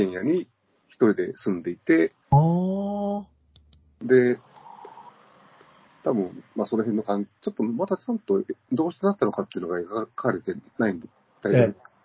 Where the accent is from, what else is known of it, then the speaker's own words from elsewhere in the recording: Nagoya, Aichi, Japan; 地元の、私、名古屋ですけれども